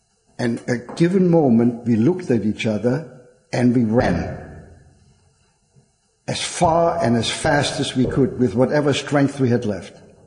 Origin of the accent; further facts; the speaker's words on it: Mannheim, Baden-Württemberg, Germany; I come from Mannheim.